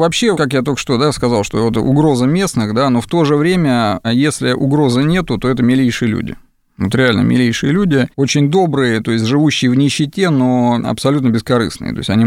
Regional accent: Russia; упомянув о том, что мы из России, сразу менялось отношение на противоположное.

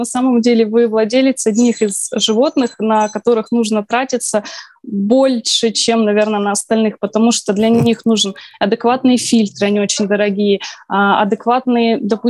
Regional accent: Irkutsk Oblast, Russia; я, если что, иркутский врач, я доктор вообще из Сибири.

